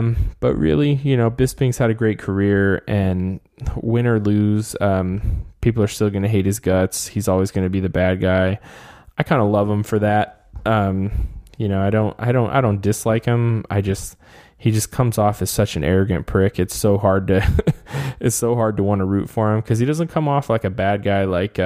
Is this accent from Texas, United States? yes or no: no; California, United States; I grew up in the Bay Area